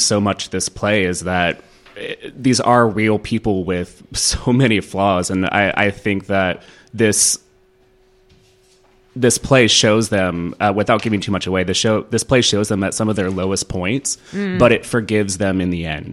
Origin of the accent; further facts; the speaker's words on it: Texas, United States; because the way I was raised in East Texas, it was hard enough